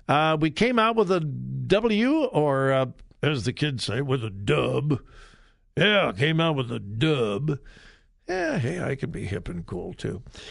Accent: California, United States; I mean, I've been in Ohio for 45 plus years, but I grew up in California rooting for the Rams and even the Raiders occasionally.

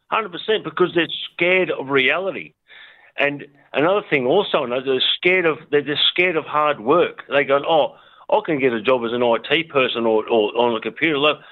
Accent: Australia; they're not going to be as good as our Australian product is.

